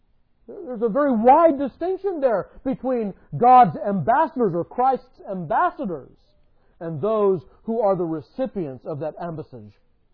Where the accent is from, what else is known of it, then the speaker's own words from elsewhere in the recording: United States; And if I'm traveling overseas as an American, well, if someone asks me about America